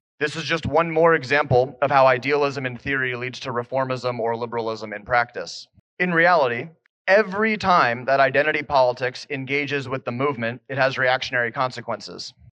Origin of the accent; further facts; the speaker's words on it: Philadelphia, Pennsylvania, United States; I'm from Philadelphia. I had never heard of the Philadelphia Plan